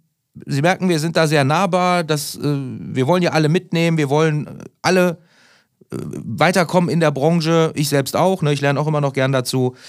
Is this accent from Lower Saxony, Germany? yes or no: no; Solingen, North Rhine-Westphalia, Germany; ich wohne in Solingen, ich bin ja gebürtiger Solinger